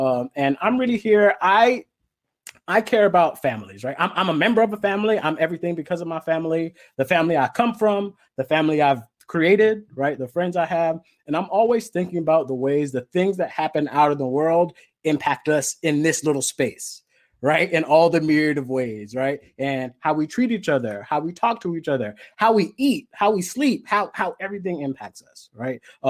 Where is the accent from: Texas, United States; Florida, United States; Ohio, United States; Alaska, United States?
Florida, United States; Miami; I'm originally from Miami, Florida. Okay. You can call it just Miami. I don't really like saying the Florida part, but you know, that is where I'm from. I'm the child of Nigerian immigrants.